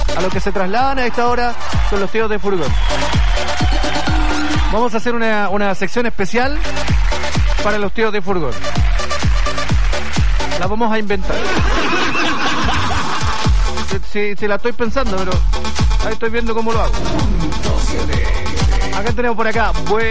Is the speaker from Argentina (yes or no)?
no; Renaico, Araucanía, Chile; Donde en mi pueblo, en Renaico, se ven las estrellas, al igual que acá. En el sur de Chile se ven las estrellas.